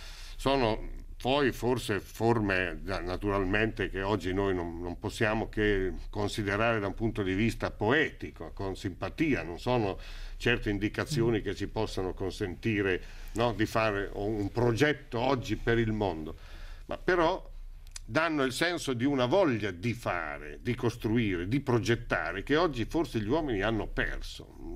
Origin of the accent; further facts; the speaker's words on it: Urbino, Marche, Italy; delle mie parti intorno a Urbino